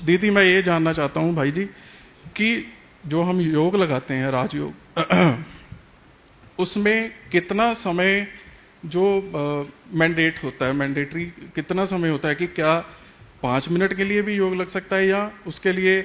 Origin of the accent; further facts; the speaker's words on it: Chandigarh, India; तो मैं चंडीगढ़ से हूँ।